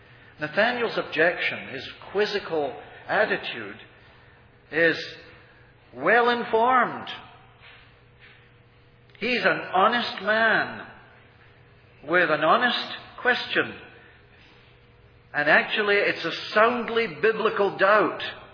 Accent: Edinburgh, Scotland, United Kingdom; And I come from Edinburgh.

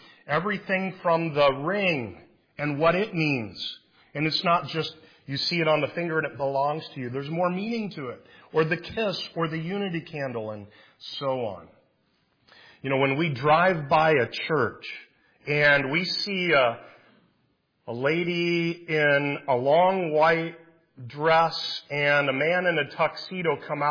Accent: Iowa, United States; I must be a hick, right? I'm from Iowa originally.

